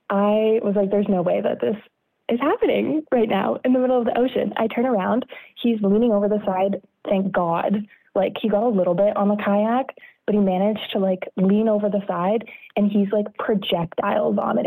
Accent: Canada; because I'm Canadian

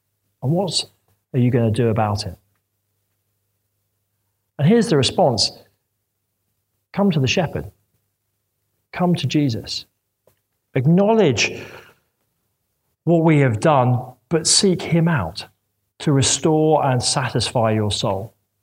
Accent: United Kingdom; We're unbelievably British, aren't we?

